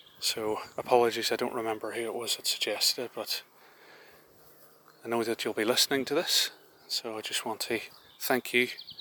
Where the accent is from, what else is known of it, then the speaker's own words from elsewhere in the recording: Ireland; whenever I was growing up in Ireland, we called them dock leaves.